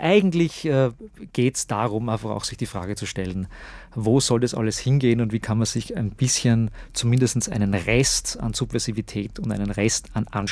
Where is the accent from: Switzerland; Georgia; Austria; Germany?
Austria; In Sippenhaftung komme ich jetzt als Österreicher.